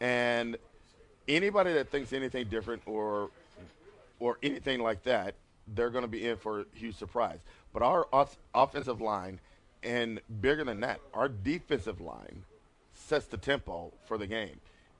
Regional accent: North Carolina, United States; those guys from North Carolina, which I'm a North Carolina guy, you know, I'm from North Carolina, we're not ready for this.

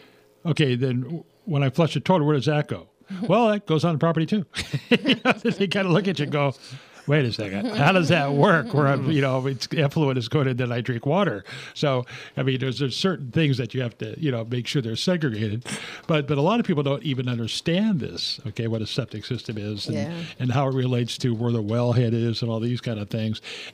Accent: Guerneville, California, United States; When I was a kid, I was raised in Guerneville, Mike. We had a cesspool

